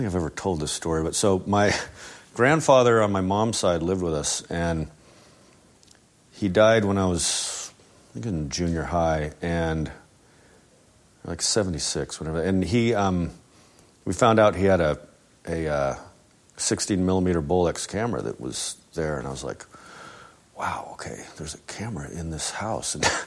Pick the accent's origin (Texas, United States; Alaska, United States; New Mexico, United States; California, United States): New Mexico, United States; Albuquerque; Okay, I grew up in Albuquerque, New Mexico, which definitely influenced a lot of what